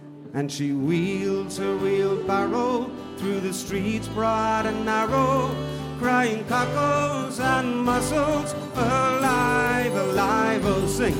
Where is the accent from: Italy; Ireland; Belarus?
Ireland; Limerick, Munster; German is a second language; now in Germany; Ich komme aus Limerick. Limerick ist eine schöne Stadt.